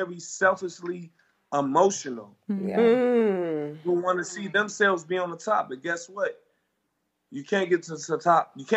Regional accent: Chicago, Illinois, United States; And growing up as kids, we had enough heartaches and destruction just growing up in Chicago.

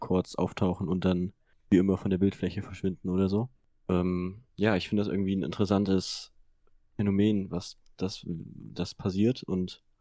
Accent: Apolda, Thuringia, Germany; now in Weimar, Germany; Guten Tag … Ich komme aus Apolda, wohne zum Glück jetzt in Weimar.

